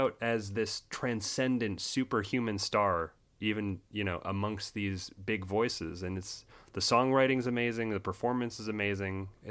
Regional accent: Chicago, Illinois, United States; As a Chicagoan, let's say the word again, Chicago, Chicago, Chicago

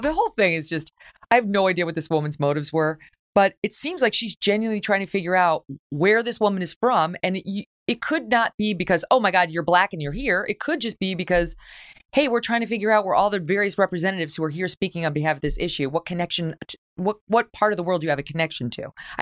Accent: United Kingdom; born there; I spent time in France. Where are you from? Me. Here, UK. SH, no, but what nationality are you? Me, I'm born here

